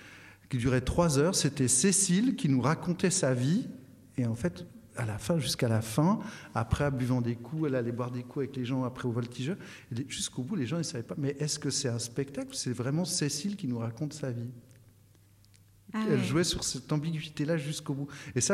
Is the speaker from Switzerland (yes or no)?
yes; Le Locle, Neuchâtel, Switzerland; moi, j'ai grandi dans le Jura, où il y a un accent terrible, on dit le char, puis des choses comme ça, puis voilà, puis j'habitais au Locle.